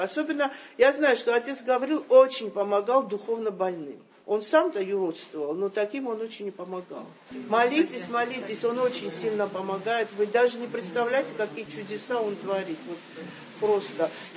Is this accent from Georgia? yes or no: yes; Georgia; И нам было это так непонятно, мы так, грузины так, такие, какие-то все растерянные были.